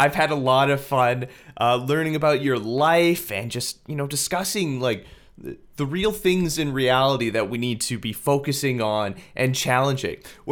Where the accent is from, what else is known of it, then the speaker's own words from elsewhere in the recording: Winkler, Manitoba, Canada; Like, I grew up in Winkler, like a small rural town.